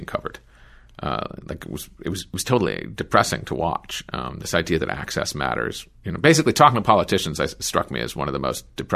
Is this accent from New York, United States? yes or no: yes; New York, United States; I'm from New York State